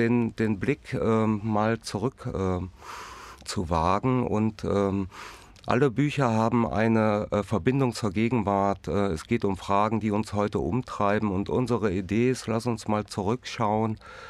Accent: Rhineland, Germany; also born or lived in Zürich; ich komme aus dem Rheinland, da habe ich das nie gehört.

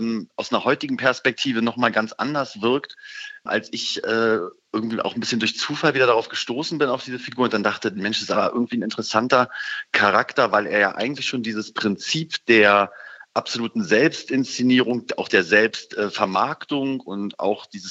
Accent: Berlin, Germany; Ich bin ja auch eher Berliner als Münchner

